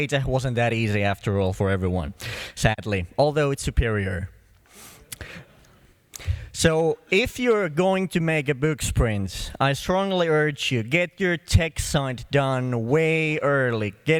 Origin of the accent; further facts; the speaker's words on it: Finland; from Finland, perkele.